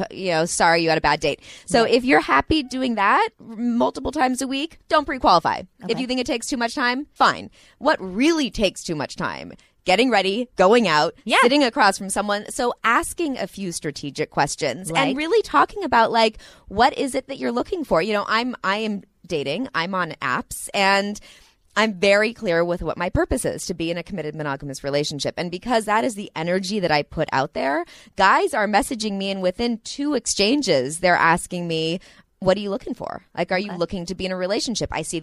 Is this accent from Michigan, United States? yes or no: no; Santa Monica, California, United States; And I'm from Santa Monica also. I recognize everything.